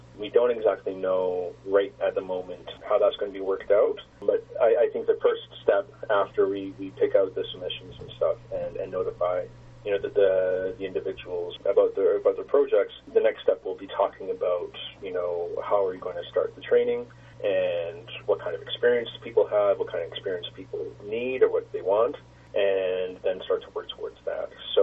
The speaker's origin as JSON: {"language": "English", "town": "Yellowknife", "region": "Northwest Territories", "country": "Canada", "tie": "born or raised there", "said": "I'm an Inuk from Yellowknife, from Northwest Territories in Nunavut. Growing up there, I did not know much about Nunatsiwumiut or about Labrador"}